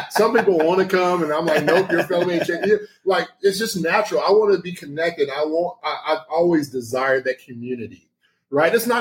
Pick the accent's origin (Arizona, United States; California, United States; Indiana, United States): Indiana, United States; Indianapolis; growing up in Indianapolis, yeah. right, in the inner city